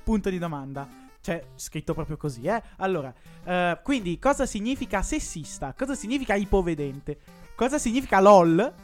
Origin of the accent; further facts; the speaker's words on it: Como, Lombardy, Italy; io parlo da comasco